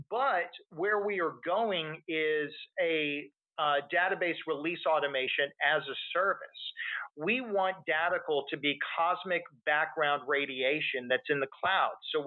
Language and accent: English; Texas, United States; And look, I'm from Texas